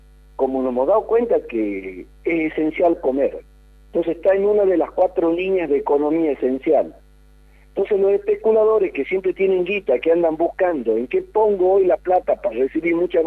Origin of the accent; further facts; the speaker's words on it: Argentina; si somos consumidores argentinos de carne, pagamos el asado igual que mi hermana en Suecia